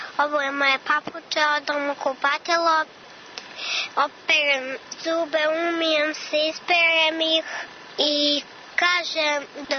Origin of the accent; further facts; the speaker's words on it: Toplica, Serbia; Ja imam 4 godine, dolazim iz Toplice